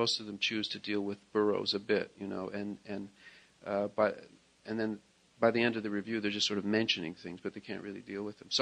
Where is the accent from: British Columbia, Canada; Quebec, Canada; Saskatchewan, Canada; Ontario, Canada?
Ontario, Canada; Toronto; where I lived, where I grew up in Toronto, there was a big Italian population because it was a sort of an immigrant section of town.